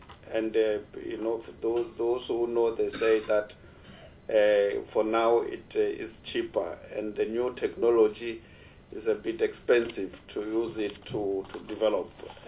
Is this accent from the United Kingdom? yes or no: no; Limpopo, South Africa; I'm from Limpopo